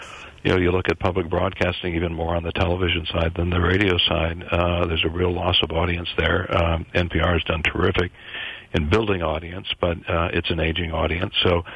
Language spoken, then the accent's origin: English; Minnesota, United States; now in Boston, United States; Can I send you some of our snow from Boston? I grew up in Minnesota